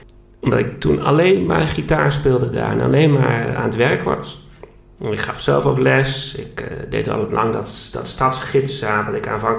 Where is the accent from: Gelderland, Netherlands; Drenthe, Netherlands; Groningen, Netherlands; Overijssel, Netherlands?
Groningen, Netherlands; En ik merk dat ik Groningen ook heel erg mis. Waar ik vandaan kom